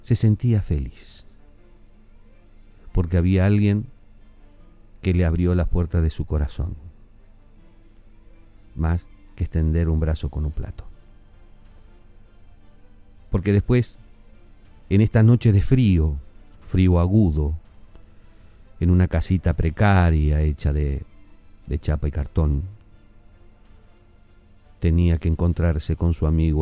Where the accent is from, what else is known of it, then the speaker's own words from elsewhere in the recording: Argentina; pasa en mi país, pasa con mi gente. Pucha caramba, somos argentinos.